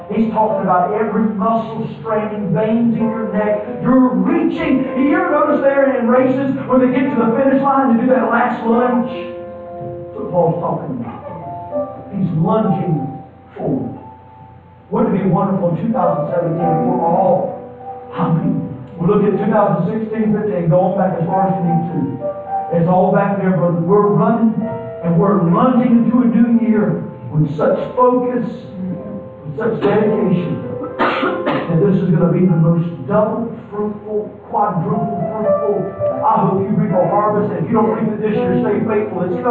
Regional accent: North Carolina, United States; You know, that doesn't mean, I'm from North Carolina, that doesn't mean God's going to give you a new double wide.

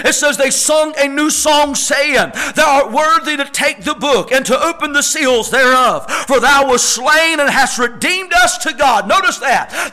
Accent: Tyner, North Carolina, United States; I am from Tyner, North Carolina, but I'm glad to know I'm a part of something bigger than Tyner.

